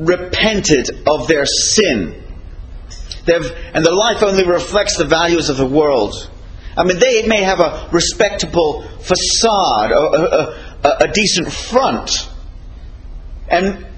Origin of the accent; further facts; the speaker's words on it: Lakenheath, East of England, United Kingdom; born there; And myself, I was born in Lakeheath, Suffolk. It says so on my birth certificate, so they would say I was from England, because I was born in England.